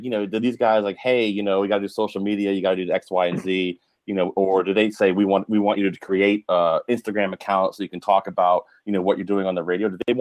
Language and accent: English; Virginia, United States; now in Connecticut, United States; Like, honestly, I grew up in Virginia, and I grew up a Steelers fan. Now I'm in Connecticut. I'm a Steelers fan